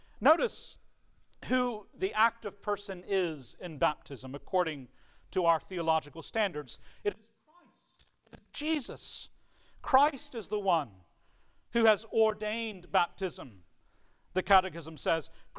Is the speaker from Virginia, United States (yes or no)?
yes; Richmond, Virginia, United States; born there; I was born in Richmond, Virginia, in the year 1980.